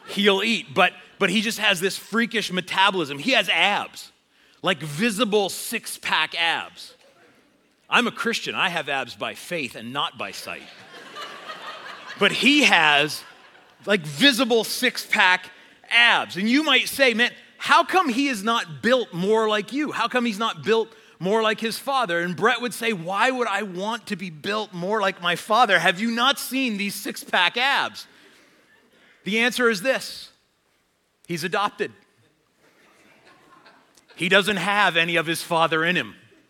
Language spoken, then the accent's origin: English; Sussex, New Brunswick, Canada; By the way, I am a hick from Sussex.